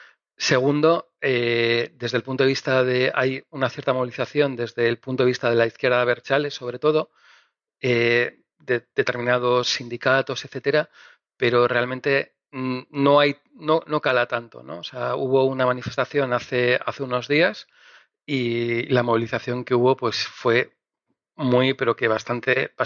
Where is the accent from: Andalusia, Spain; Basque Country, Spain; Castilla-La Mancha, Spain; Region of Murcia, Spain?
Basque Country, Spain; ahora los malos de la película en el resto de España no somos los vascos, sino son los catalanes.